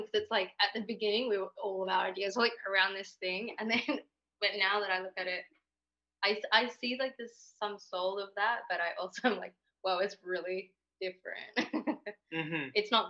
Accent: Western Australia, Australia; Yeah, I'm from Western Australia. There's like a small town that has a tiny little circus in it, and I grew up doing circus and surfing.

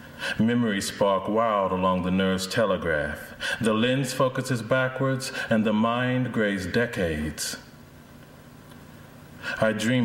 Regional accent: North Carolina, United States; There came a time when I realized I'd been estranged from the South. I grew up in North Carolina for about 10 years

